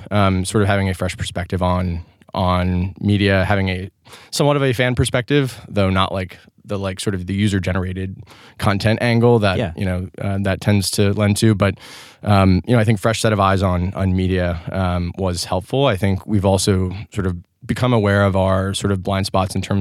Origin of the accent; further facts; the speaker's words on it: Cincinnati, Ohio, United States; I'm from Cincinnati originally.